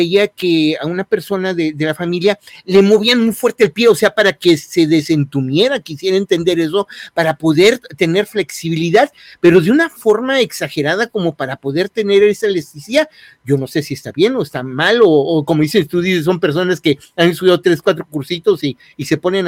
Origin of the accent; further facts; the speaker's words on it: Chiapas, Mexico; a mí de chiquito, en Chiapas, yo soy de Chiapas